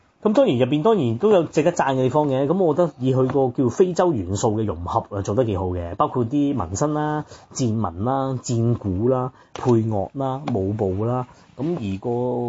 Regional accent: Hong Kong; 咁但係你問我香港人作為第三者睇，

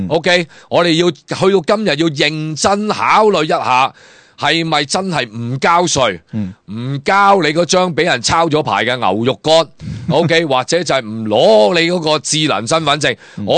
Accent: Hong Kong; 呢个就系我哋香港人同内地人嘅分别。

